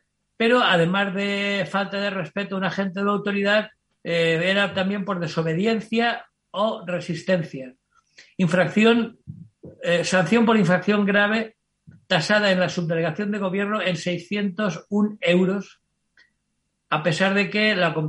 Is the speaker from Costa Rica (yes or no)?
no; Valencian Community, Spain; Yo soy español por pasaporte. Pero no soy ningún nacionalista español, ni mucho menos, ni siquiera valenciano.